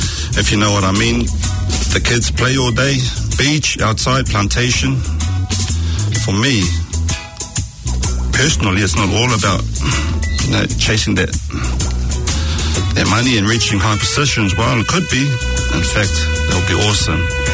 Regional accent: Grey Lynn, Auckland, New Zealand; born or raised there

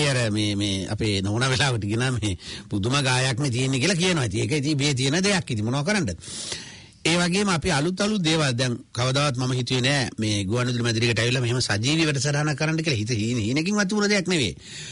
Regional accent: Duravila, Central Province, Sri Lanka; born there; මහනුවර දිස්ත්‍රික්කයේ මැදදුම්බර මැදසීපැත්තේ සදසි දුරවිල කියන ග්‍රාමයේ ඉපදිච්ච මිනිස්සෙක්.

